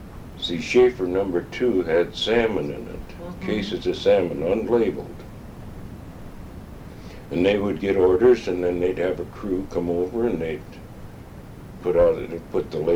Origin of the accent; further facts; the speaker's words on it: Tacoma, Washington, United States; Well, actually, I was born in Tacoma and raised in Tacoma. I went to school in Tacoma.